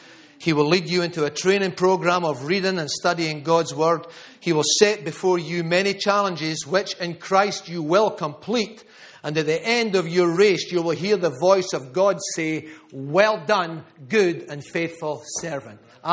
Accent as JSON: {"language": "English", "region": "Scotland", "country": "United Kingdom", "said": "Only Jesus knows I'm from Scotland."}